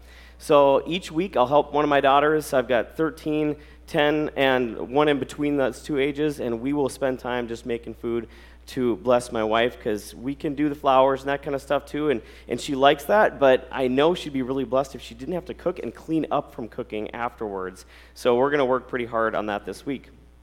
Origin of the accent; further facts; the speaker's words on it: Alexandria, United States; I hail from Alexandria.